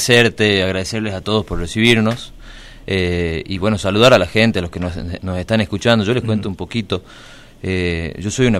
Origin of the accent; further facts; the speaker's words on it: Coronel Moldes, Salta, Argentina; nosotros somos, además de Salta, somos del pueblo de Coronel Moldes, en Salta, que es donde está el dique Cabra Corral.